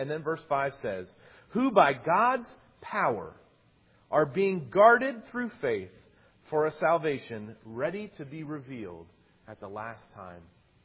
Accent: Tennessee, United States; born or raised there

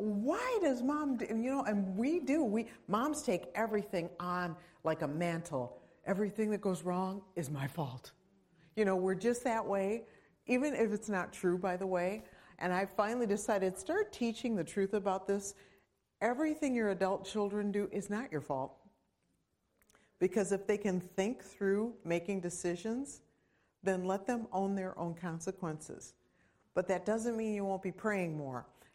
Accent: Minnesota, United States; I'm from Minnesota, where it indeed gets so far below zero that when you go outside, this is gross, but your boogers freeze.

